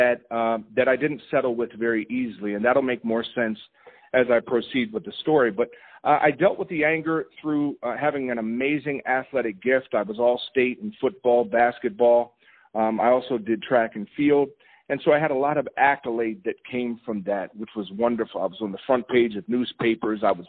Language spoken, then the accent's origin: English; Northeast, United States; And I grew up in the Northeast, so for us to go into New York specifically, I would go into Harlem.